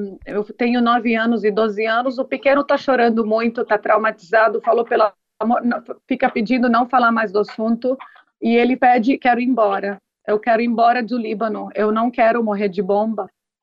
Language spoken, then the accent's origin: Portuguese; Brazil; moved away as an adult; now in Lebanon; eu sou filha de dois libaneses, meus pais moram no Brasil até hoje, eu cresci no Brasil a vida toda, eu vim aqui há 13 anos porque eu casei com um libanês